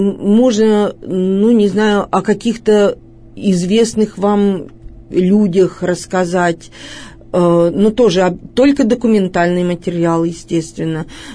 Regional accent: Ural, Russia; Ну что же, мы уральцы, народ крепкий.

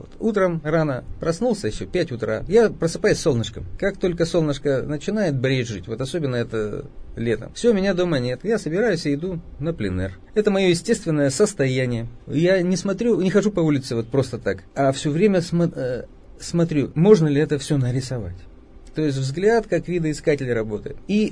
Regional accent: Yekaterinburg, Sverdlovsk Oblast, Russia; Еще раньше там родилась и моя мама, и мой город родной Свердловск, ныне Екатеринбург. Я его очень люблю

